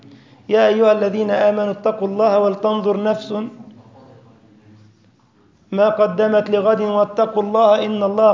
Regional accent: Egypt; آه زي عندنا في مصر عليه فأر

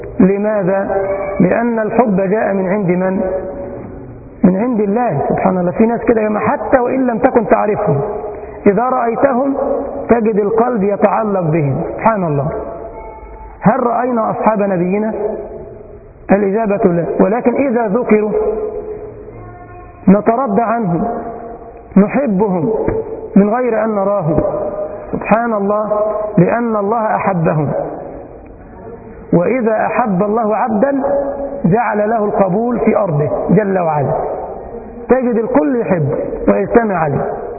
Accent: Egypt; زي يقولوا عندنا في مصر: فلان ده ما بينزل ليش من زور.

